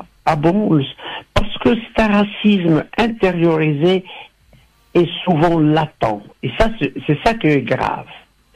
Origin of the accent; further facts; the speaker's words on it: Tunisia; parce qu'on est humain, parce qu'on est tunisien, après tout, entre nous.